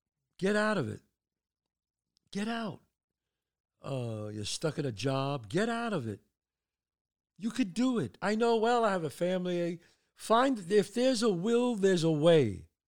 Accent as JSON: {"language": "English", "town": "Bronx", "region": "New York", "country": "United States", "tie": "born or raised there", "said": "But when I was growing up in the Bronx, they didn't want to teach it to me and my sister"}